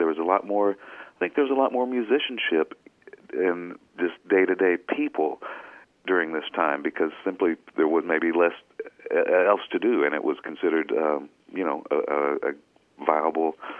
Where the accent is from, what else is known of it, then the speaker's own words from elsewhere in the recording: Arkansas, United States; The family would drive through Brinkley. I'm from the Delta also.